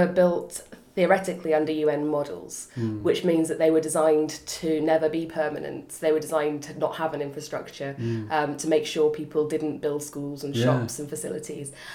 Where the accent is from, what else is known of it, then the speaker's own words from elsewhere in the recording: England, United Kingdom; I mean, being English, there's only really one camp that was safe for me to go